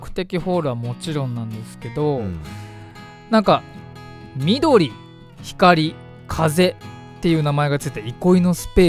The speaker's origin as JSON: {"language": "Japanese", "town": "Fujisawa", "region": "Kanagawa", "country": "Japan", "said": "この番組は藤沢出身の俳優タレントとして活動する"}